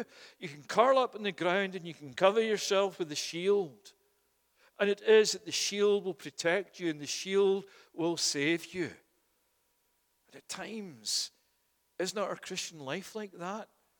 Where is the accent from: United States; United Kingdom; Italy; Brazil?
United Kingdom; Scotland; When I was growing up in Scotland